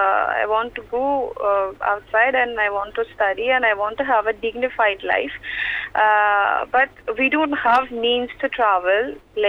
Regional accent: Faryab, Afghanistan; I'm 19. I'm from Faryab province of Afghanistan.

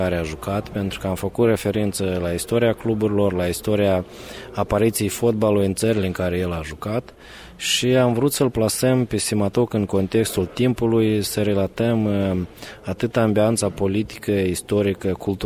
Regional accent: Romania; jucând la cluburi despre care noi am auzit ca români abia după 1989

